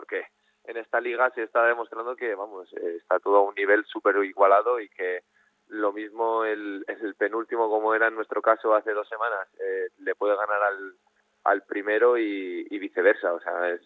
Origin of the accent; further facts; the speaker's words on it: Valencian Community, Spain; Soy jugador valenciano de la vinguda del CIR, como me gusta decir a mí